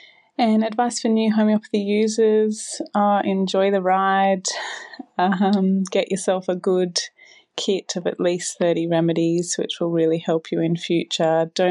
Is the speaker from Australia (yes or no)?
yes; Perth, Western Australia, Australia; I'm from Perth.